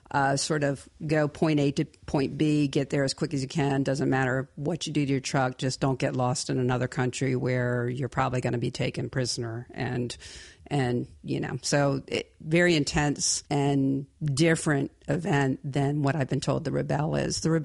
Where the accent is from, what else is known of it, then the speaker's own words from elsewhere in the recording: East Coast, United States; also born or lived in Florida; Well, you're from the East Coast and I'm from the East Coast. So lived in Florida for a while